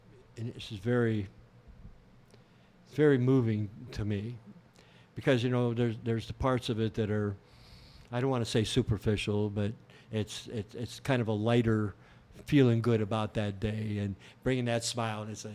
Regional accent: Lorain, Ohio, United States; Growing up in Lorain, which was it was a good town to grow up in, but really good town.

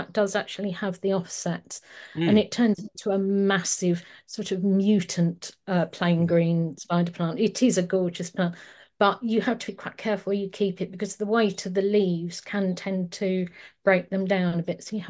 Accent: South East England, United Kingdom; where I grew up in Surrey, they used to have fluoridated water.

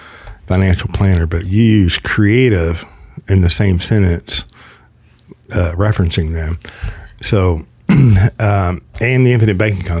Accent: White Settlement, Texas, United States; born there; I was born in White Settlement.

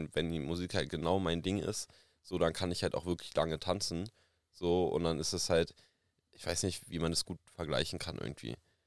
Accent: Berlin, Germany; also ja, als Berliner halt, geht man dann halt gerne dann mal auch in die Berliner Großauswahl der Techno-Clubs

